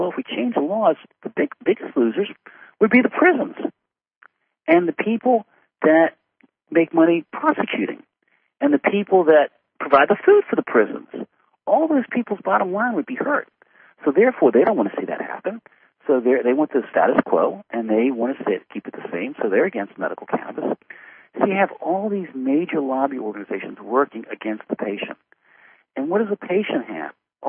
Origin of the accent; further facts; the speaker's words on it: Virginia, United States; When you mentioned this country, okay, I'm from Virginia.